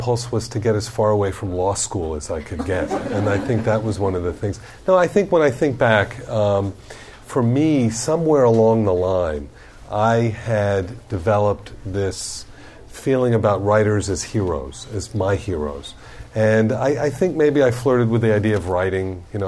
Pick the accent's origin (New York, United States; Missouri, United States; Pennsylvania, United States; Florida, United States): Florida, United States; Miami; And when I left, I'm from Miami, and I left and I came back